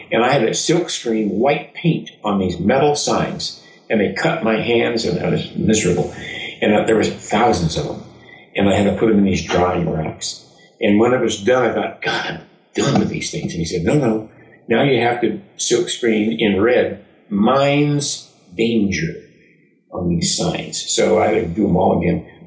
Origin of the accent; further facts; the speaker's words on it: Berkeley, California, United States; Berkeley.